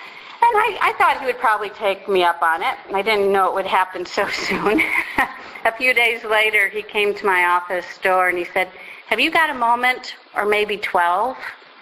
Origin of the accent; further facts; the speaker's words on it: Buffalo, New York, United States; as a child I grew up outside of Buffalo, New York, near Niagara Falls.